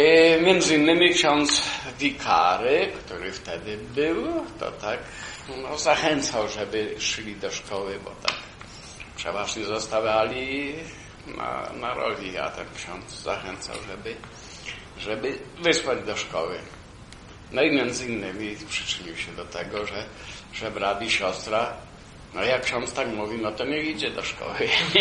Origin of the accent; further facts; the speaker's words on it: Chochołów, Lesser Poland, Poland; born there; urodziłem się w Chochołowie. To jest koło Zakopanego. Obecnie województwo małopolskie. Kiedy ja się urodziłem, to było województwo krakowskie. Potem był jakiś czas, że było to województwo nowosądeckie.